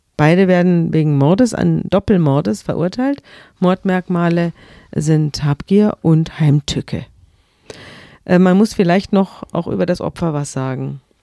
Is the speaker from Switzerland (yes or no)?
no; Munich, Bavaria, Germany; ich kenne diese Lokale alle, ich komme ja aus München, deswegen ist mir das alles sehr wohl bekannt, auch die Kaulbachstraße und so, auch Pöcking.